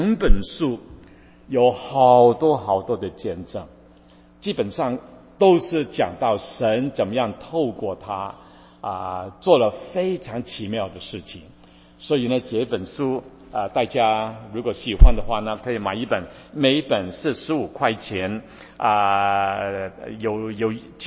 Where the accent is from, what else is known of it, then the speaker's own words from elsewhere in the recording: Guangdong, China; 所以我们广东话就是很麻烦，我们广东人学其他的言语也是很困难